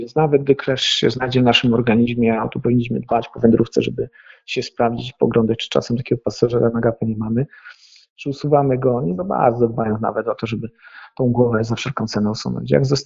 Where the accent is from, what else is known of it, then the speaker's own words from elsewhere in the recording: Sanok, Subcarpathian Voivodeship, Poland; moje ulubione miejsce w okolicach Sanoka, mojej rodzinnej miejscowości